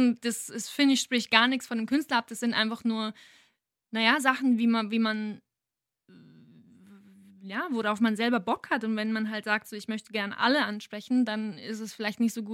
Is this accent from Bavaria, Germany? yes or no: yes; Bavaria, Germany; born or raised there